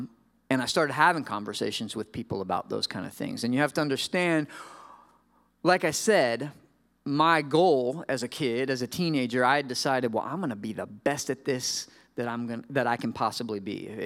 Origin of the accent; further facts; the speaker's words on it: Florida, United States; And I grew up in Florida, had only lived in Virginia for a couple years, and then I came up here and it was 4.